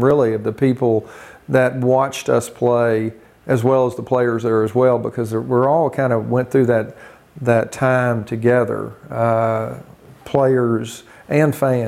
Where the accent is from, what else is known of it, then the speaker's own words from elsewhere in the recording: Hot Springs, Arkansas, United States; also born or lived in Desark; I moved from Hot Springs, Arkansas, to a little town in eastern Arkansas called Desark, Arkansas.